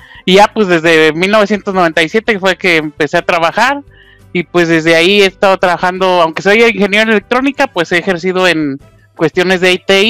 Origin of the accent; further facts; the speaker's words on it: Durango, Mexico; also born or lived in Mexico City / Monterrey; yo nací en Chilangolandia, mi pueblo natal, hace varios años. De ahí nos fuimos a vivir a Durango. Ahí terminé la secundaria, hice la prepa y la carrera.